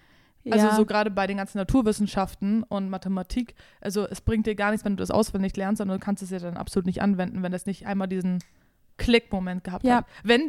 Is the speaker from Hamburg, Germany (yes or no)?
no; Berlin, Germany; Ich bin Berlinerin. So. Und ich als Berlinerin sag Chemie.